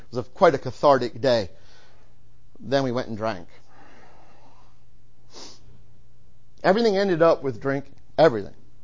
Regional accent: New Jersey, United States; I'm also from New Jersey, so I talk really fast.

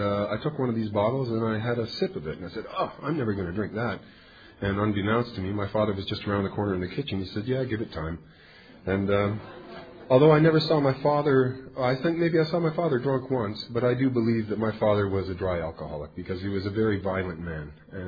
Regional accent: Toronto, Ontario, Canada; also born or lived in Montreal, Canada; coming to Toronto, where I was born, because I had taken a geographic cure and moved to Montreal, and I came here from Montreal with friends.

